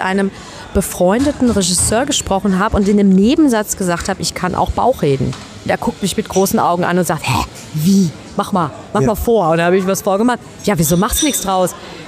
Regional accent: Gelsenkirchen, North Rhine-Westphalia, Germany; born there; Ich bin da wirklich gebürtiges Schalker Mädchen.

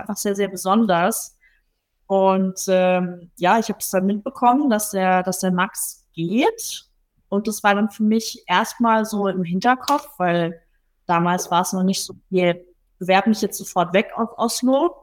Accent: Munich, Bavaria, Germany; ich bin Münchnerin, ich bin hier aufgewachsen.

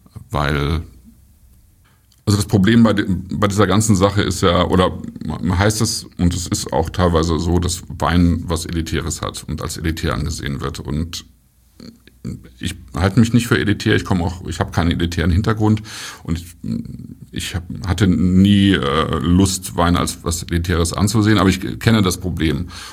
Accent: North Rhine-Westphalia, Germany; Aber wenn ich dann mal am Niederrhein war, also das ist eigentlich meine Heimat

